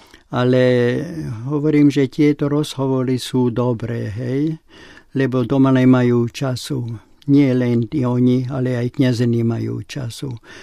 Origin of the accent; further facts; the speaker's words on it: Trnava Region, Slovakia; born there; Naša výša, kde som sa narodil, je nul na Žitnom ostrove. U Bratislavy, nedaleko od Bratislavy.